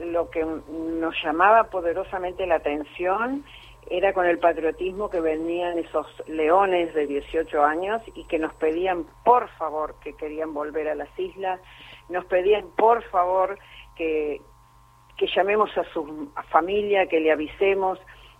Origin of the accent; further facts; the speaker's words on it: Gualeguaychú, Entre Ríos, Argentina; yo soy entrerriana, nací en Gualeguaychú, estoy viviendo en Paraná, ahora estoy acá en Buenos Aires, obviamente, pero en el 82 también viví acá en Buenos Aires porque había ingresado como personal militar en el año 1980, como enfermera